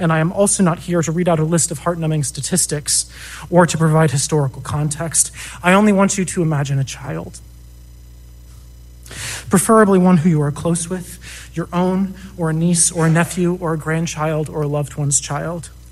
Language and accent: English; Peoria, Illinois, United States; I was raised in Peoria, where I now live and vote